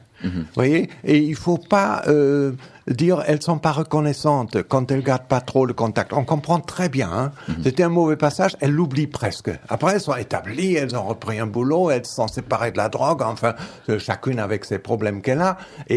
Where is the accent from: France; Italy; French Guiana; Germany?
Germany; Je peux le dire, je suis allemand, alors c'est vrai.